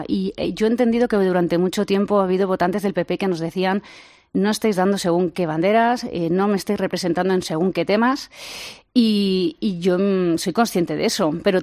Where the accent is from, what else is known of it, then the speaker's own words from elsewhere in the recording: Community of Madrid, Spain; Somos España, los madrileños por encima de todo somos españoles